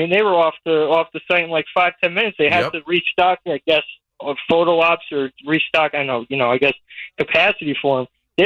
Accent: Elmwood Park, New Jersey, United States; she actually grew up in my hometown, you know, small little Elmwood Park here. It's like the only representation we get.

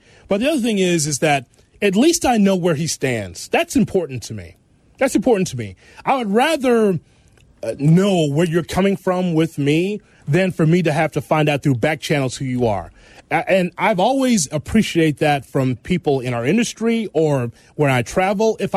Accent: Chicago, Illinois, United States; I'm not going anywhere. I'm an American and I'm a mm-hmm. Chicagoan.

